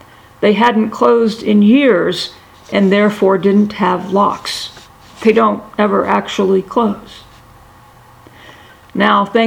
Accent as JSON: {"language": "English", "region": "Louisiana", "country": "United States", "tie": "born or raised there", "said": "I grew up in South Louisiana, where hurricanes occur regularly, and where past hurricanes provide the relative disaster measuring stick."}